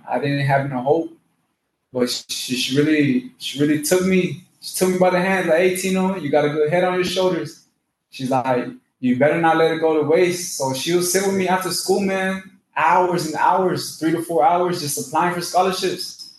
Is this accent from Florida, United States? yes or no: yes; Florida, United States; So my background is, I come from Florida.